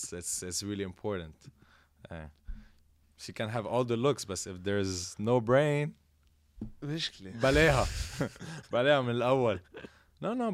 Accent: Lebanon; انا لبناني, حدا هون ما فينا هروب

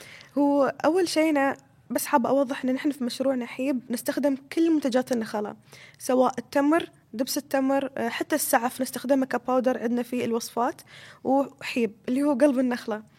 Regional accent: United Arab Emirates; فانا كشف اماراتيه انا هويتي اني احط اكلي قدام الناس واقول لهم هذا اكلنا الاماراتي

